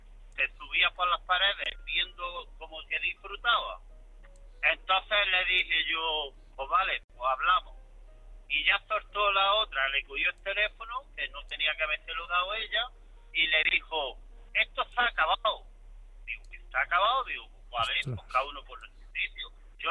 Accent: Granada, Andalusia, Spain; pues yo soy de Granada.

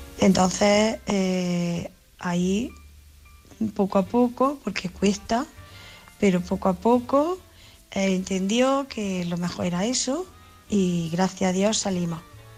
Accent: Jaén, Andalusia, Spain; soy corresponsal y de Jaén.

